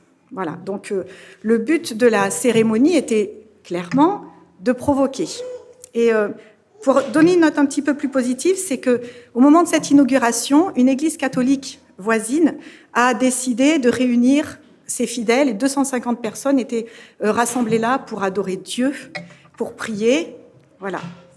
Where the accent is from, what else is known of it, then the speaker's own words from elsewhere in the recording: Normandy, France; Je viens de Normandie, où on a un centre de vacances.